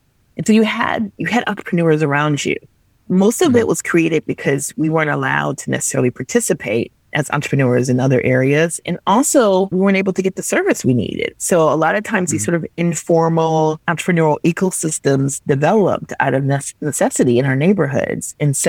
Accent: Minnesota, United States; Again, growing up in Minnesota, I was always sort of this, you know, insider, outsider.

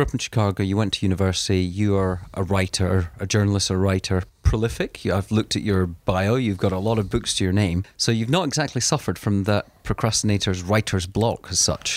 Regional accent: Scotland, United Kingdom; I was brought up in East Coast of Scotland and very sort of Protestant.

